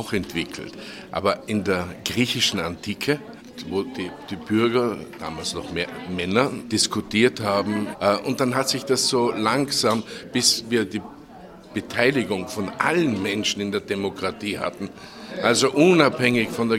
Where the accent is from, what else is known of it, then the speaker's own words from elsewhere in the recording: Tyrol, Austria; Ich bin Tiroler, gebürtiger.